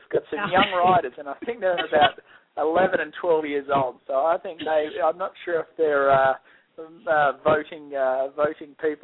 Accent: Sydney, New South Wales, Australia; moved away as an adult; now in Unionville, United States; I'm 30 years old. I was born and bred in Sydney, Australia, and moved to the United States a couple of years ago, and I ride eventing horses in Pennsylvania, Unionville, Pennsylvania.

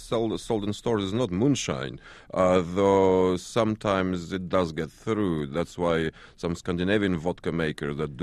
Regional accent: Russia; When I was a child growing up in Soviet Arctic

